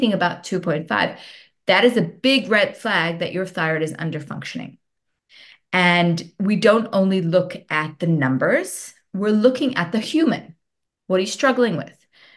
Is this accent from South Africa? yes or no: yes; South Africa; When I grew up in South Africa